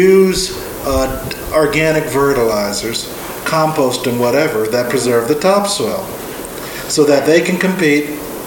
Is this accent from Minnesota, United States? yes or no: no; Newark, New Jersey, United States; I come from Newark, New Jersey, for instance, and one of the great things about Newark, it has one of the best public libraries in the United States